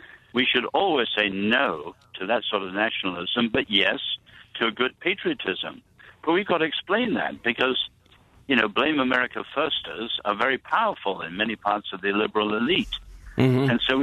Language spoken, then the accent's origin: English; England, United Kingdom; I'm English. I'm not American.